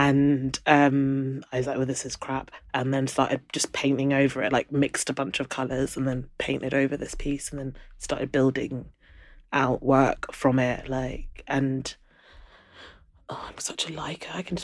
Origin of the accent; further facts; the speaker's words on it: London, United Kingdom; growing up in London and having a, you know, fairly urban cosmopolitan type surrounding